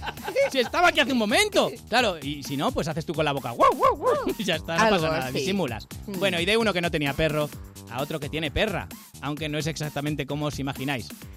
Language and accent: Spanish; Basque Country, Spain; Que soy vasco, tú.